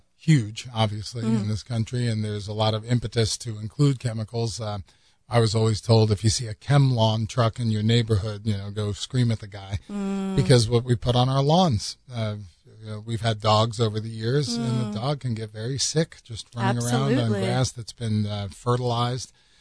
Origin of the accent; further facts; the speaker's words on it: New York, United States; Growing up on Long Island, I think my Uncle Tony had AstroTurf on his lawn.